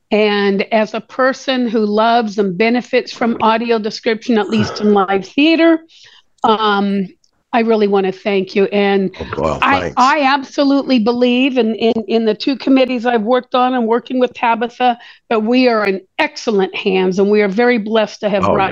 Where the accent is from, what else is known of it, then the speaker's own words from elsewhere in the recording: California, United States; now in Sacramento, United States; And I came to Sacramento from the Bay Area.